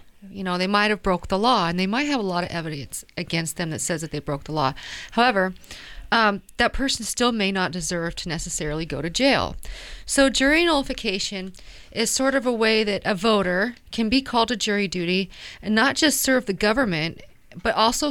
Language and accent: English; Kent, Washington, United States; I'm from Kent, Washington, and I'm just really excited to be in Portland today